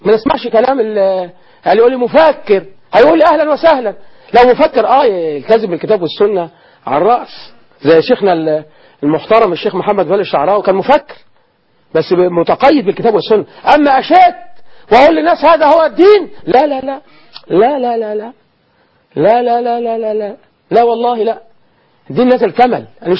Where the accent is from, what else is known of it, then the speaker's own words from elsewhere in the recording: Egypt; أنا مصري، حتى لا يقال أحد أنه يتطاول على المصري، لا أنا مصري مثلكم، مسلم أحب الله ورسوله